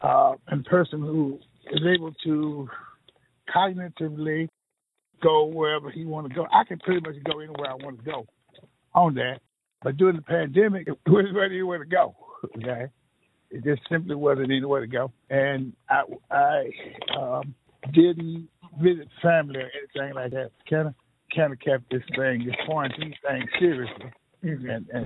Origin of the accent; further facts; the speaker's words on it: Gainesville, Texas, United States; I was raised in Gainesville, Texas, which is about 65 miles north of Dallas.